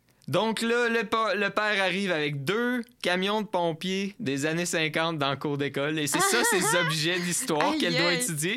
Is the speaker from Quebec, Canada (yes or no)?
yes; Quebec, Canada; parce qu'on est deux, on vient de la Rive-Sud, fait qu'on va savoir c'est où.